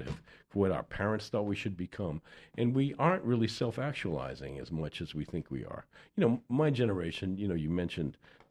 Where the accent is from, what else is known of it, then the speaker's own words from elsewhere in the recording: Boston, Massachusetts, United States; I mean, I left Boston. I mean, I grew up in Boston. It's a little bit rough and tumble